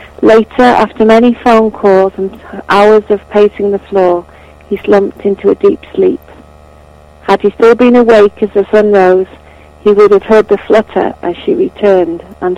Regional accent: Pwllheli, Wales, United Kingdom; Yes, I'm from Pwllheli in North Wales, UK.

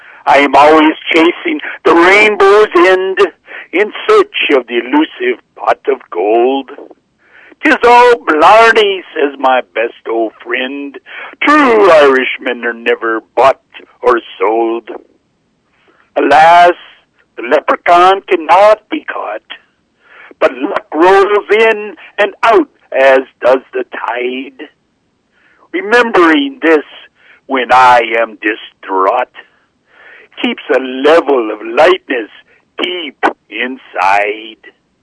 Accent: Carleton, Michigan, United States; I'm from Carleton, Michigan.

